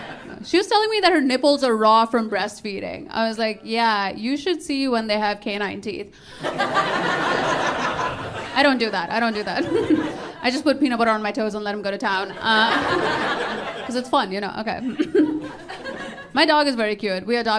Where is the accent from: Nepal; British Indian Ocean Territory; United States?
Nepal; I grew up in Nepal. I went to an all-girl Catholic boarding school in Nepal for 7 years. Yeah, which is a school full of Hindu children and super Catholic nuns.